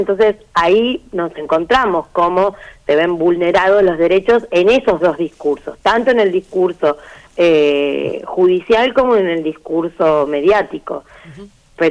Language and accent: Spanish; Tucumán, Argentina; Yo soy tucumana